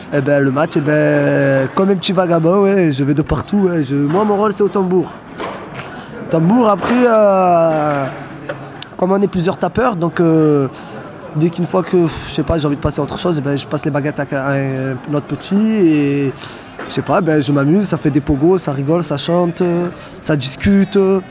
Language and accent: French; Marseille, Provence-Alpes-Côte d'Azur, France; j'ai 20 ans, je suis marseillais